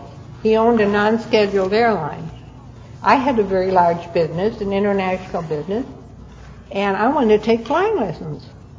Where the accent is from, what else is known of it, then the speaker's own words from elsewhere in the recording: Seattle, Washington, United States; born there; also born or lived in California; I was born in Seattle, started school here